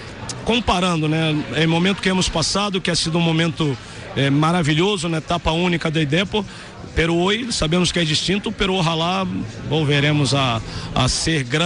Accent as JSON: {"language": "Spanish", "country": "Brazil", "said": "Uno que no soy español, uno que viene de Brasil"}